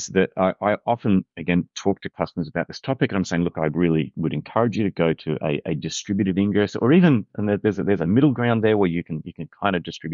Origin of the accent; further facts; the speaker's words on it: Perth, Western Australia, Australia; And again, you mentioned earlier that I'm from Perth. One of the things that we're completely aware of here is that we are a long way from anywhere